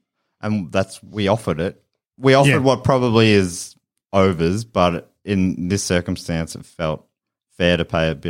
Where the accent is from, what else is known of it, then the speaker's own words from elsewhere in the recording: Moorabbin, Victoria, Australia; I grew up in Moorabbin and it's pretty dull